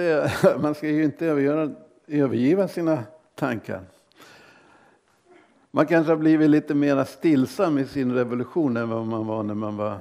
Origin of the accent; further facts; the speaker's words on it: England, United Kingdom; i England, när jag var ung och bodde i England